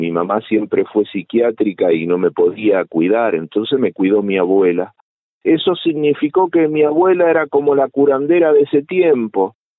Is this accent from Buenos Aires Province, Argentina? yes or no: yes; Avellaneda, Buenos Aires Province, Argentina; born there; Nací alguna vez en verano, en enero, en Buenos Aires, en Avellaneda, justo en el centro.